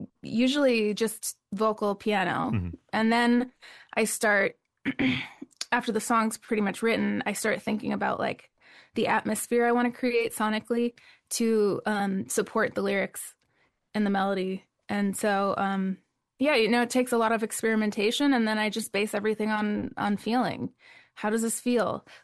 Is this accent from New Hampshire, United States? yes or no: no; Mazomanie, Wisconsin, United States; So I grew up in Mazamani, which, you know, if anybody knows that town, it's very small. It's about 1,500 mm-hmm. people.